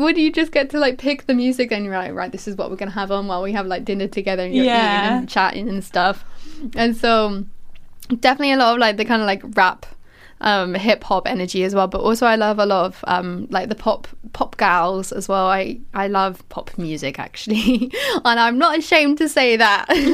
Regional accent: East of England, United Kingdom; because I'm from Essex and I don't always sound like it

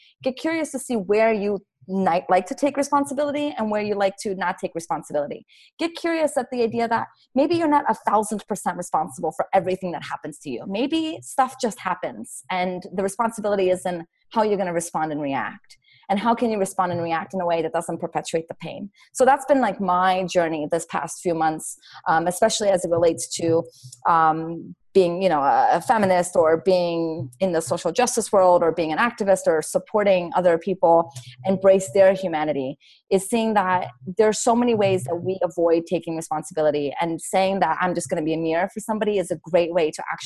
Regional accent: United States; Yeah, to me, the idea of adulting, I'm American, so I pronounce it differently than you

